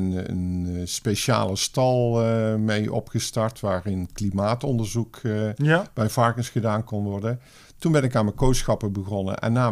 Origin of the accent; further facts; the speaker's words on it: Best, North Brabant, Netherlands; Nou, ik kom oorspronkelijk uit Best, dus dat was 10 kilometer.